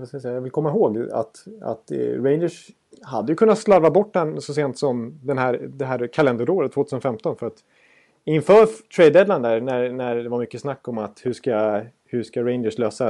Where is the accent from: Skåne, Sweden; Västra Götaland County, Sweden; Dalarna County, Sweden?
Dalarna County, Sweden; accent: Dalmål; Jag pratar dalmål.